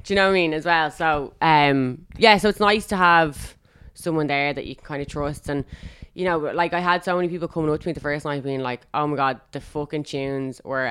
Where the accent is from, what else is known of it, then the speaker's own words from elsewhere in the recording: Dublin, Leinster, Ireland; Dublin. Rathfarnham.